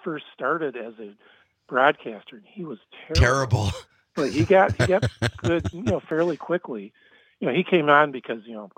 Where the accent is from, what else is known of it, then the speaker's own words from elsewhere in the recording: Saginaw, Michigan, United States; My hometown is Saginaw, originally.